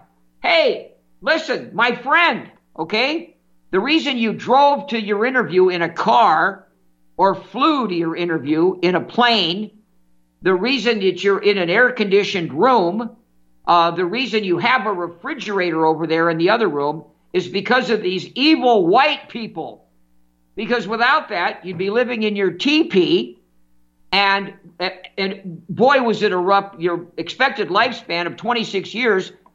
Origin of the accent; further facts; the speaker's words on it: Malibu, California, United States; also born or lived in New York City / Pacific Palisades; in 1948, when I was born in New York City, it was an incredible, great, safe, beautiful city. And I grew up in the Los Angeles area, in Malibu and the Palisades.